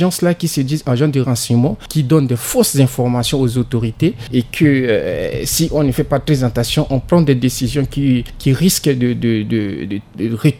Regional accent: Central African Republic; moi, j'ai conscience tranquille parce que je suis Centrafricain

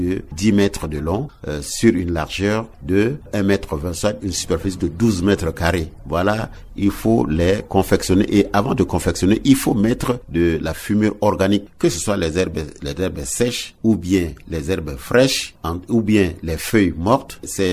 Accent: Central African Republic; Donc, ce sont ces variétés qui sont les plus cultivées chez nous en République centrafricaine.

